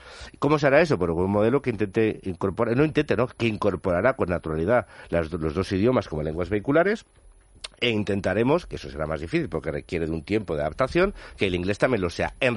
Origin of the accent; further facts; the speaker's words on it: Catalonia, Spain; Y lo empezamos a hacer como catalanes, o lo hacemos con el resto de compatriotas